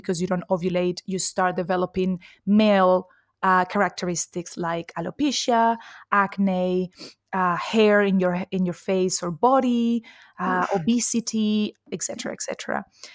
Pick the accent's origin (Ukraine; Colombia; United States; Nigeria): Colombia; also born or lived in Spain; as you said. I'm a nutritional therapist. I was born in Colombia, raised between Colombia and Spain. And this is something that many people like Spanish speakers notice with me, that I've got a very strange accent when I speak Spanish.